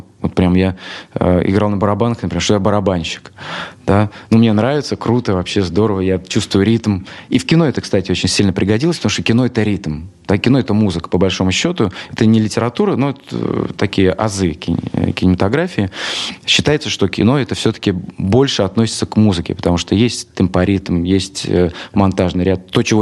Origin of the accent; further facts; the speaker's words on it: Ural, Russia; also born or lived in Tyumen Oblast; Ну, я сам родом с Урала, с маленького городка.